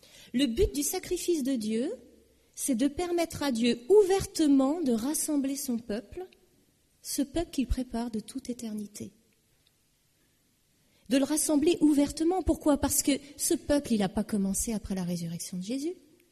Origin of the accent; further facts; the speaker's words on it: France; born there; Mais à partir du moment où je suis née en France, peu importe que je sois d'accord ou pas, je suis française.